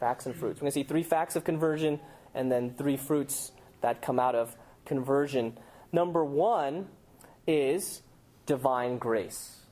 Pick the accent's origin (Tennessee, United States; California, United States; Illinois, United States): California, United States; just because we grew up in Orange County, grew up in a church